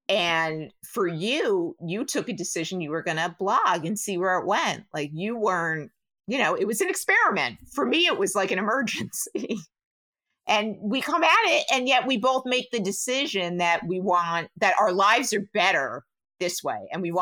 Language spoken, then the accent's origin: English; New Jersey, United States; And I grew up in New Jersey. Total Jersey girl.